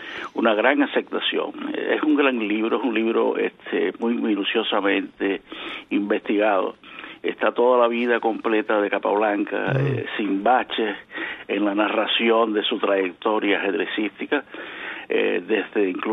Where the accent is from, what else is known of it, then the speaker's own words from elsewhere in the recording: Guayos, Sancti Spíritus, Cuba; also born or lived in Havana; Sí, de Guayos. Yo soy de Santi Espíritus, un pequeño poblado que está entre Santi Espíritus y Cabeguán. Allí viví como hasta el año 53, 54. Mi familia se mudó para La Habana.